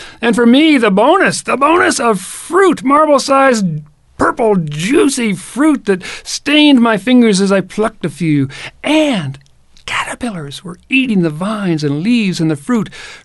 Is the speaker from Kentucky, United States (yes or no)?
yes; Kentucky, United States; Back south in the south, in my home state of Kentucky